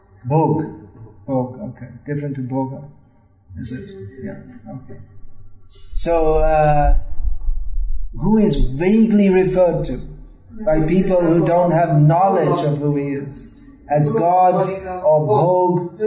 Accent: United Kingdom; I'm from Britain. I was born in Britain.

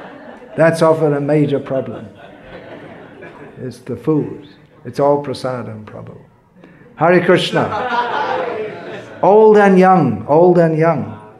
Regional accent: United Kingdom; I'm like you, I'm a Brit, and I didn't live here long enough to imbibe.

